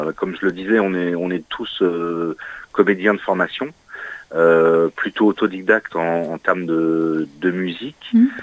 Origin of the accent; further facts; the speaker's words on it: Tours, Centre-Val de Loire, France; born there; moi-même, je suis né à Tours, si j'y habite plus depuis quelques années